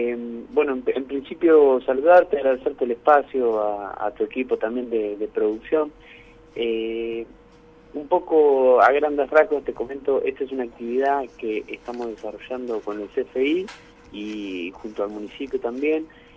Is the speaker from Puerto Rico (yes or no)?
no; Concepción del Uruguay, Entre Ríos, Argentina; Concepción del Uruguay lo tengo siempre, obviamente, porque es mi ciudad natal